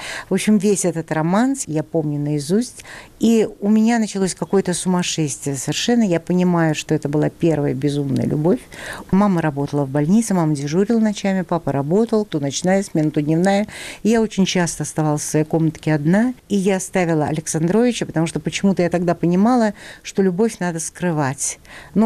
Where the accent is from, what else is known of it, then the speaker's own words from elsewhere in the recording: Leningrad, Saint Petersburg, Russia; Мне было лет 6, и родители на Новый год купили патефон. Я росла в Ленинграде.